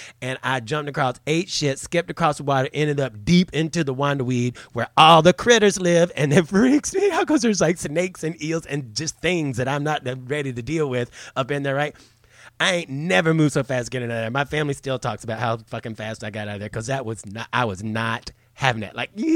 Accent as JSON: {"language": "English", "region": "North Carolina", "country": "United States", "tie": "born or raised there", "said": "very concerned about the shark attacks that have happened off the coast of North Carolina, which is my home state, you know."}